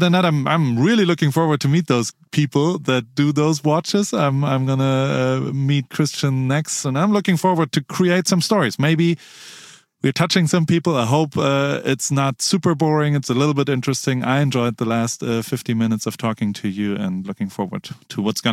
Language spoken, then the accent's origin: English; Heidelberg, Baden-Württemberg, Germany; So in Heidelberg, I grew up in Heidelberg, Germany, and we had a huge American base over there.